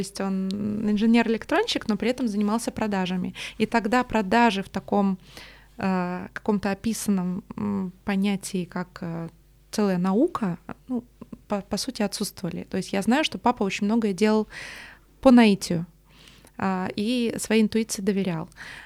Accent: Tbilisi, Georgia; Я из Грузии родом, из Тбилиси. Мы жили в таком многонациональном большом доме, где все очень активно общались.

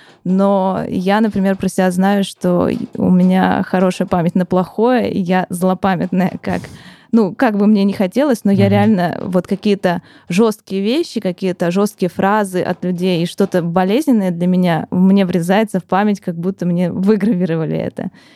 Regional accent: Vologda, Vologda Oblast, Russia; я сама из Вологды и 20 лет прожила там

